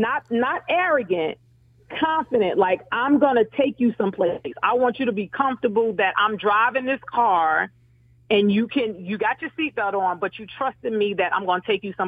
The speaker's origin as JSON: {"language": "English", "region": "New Jersey", "country": "United States", "said": "I started comedy in D.C., but, you know, I'm from North New Jersey."}